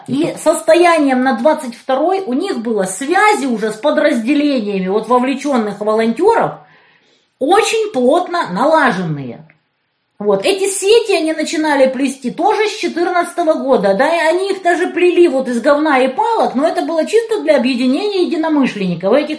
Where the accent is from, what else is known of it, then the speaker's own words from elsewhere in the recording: Kerch, Crimea, Ukraine; born there; Вот я, например, родилась в Керчи.